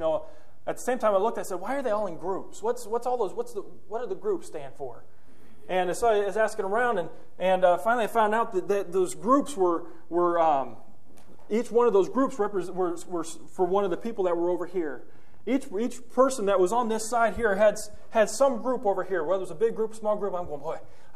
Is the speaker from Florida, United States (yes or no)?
no; Indiana, United States; Growing up here, I grew up in Northwest Indiana. I know a little bit about crops, and I know a little bit about farming